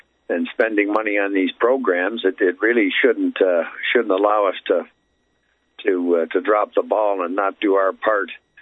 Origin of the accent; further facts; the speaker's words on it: Canada; I'm a bit ashamed as a Canadian that Canada is not carrying their weight.